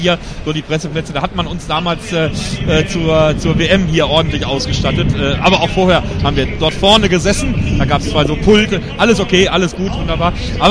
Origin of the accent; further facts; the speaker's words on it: Bielefeld, North Rhine-Westphalia, Germany; Nein, also wir haben ja als Bielefelder auch nicht nur zu Erstliga-Zeiten, auch sind wir ja viel mit den Almrollis auswärts gewesen.